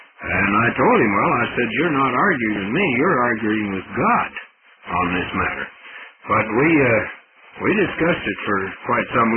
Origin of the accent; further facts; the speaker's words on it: Arizona, United States; and I suppose because I was from Arizona, asked me to come back between 4:30 and 5